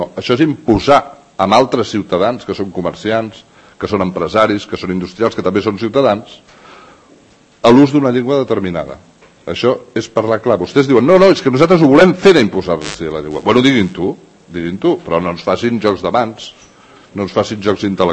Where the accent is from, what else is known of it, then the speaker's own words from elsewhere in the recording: Catalonia, Spain; jo sóc català